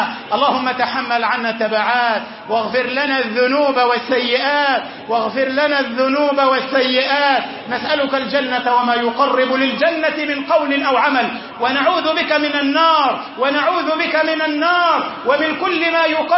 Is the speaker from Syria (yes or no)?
no; Egypt; اللهم أصلح حال بلدنا مصر، اللهم اجعل مصر أمنا أمانا، سخاء رخاء، سلما سلاما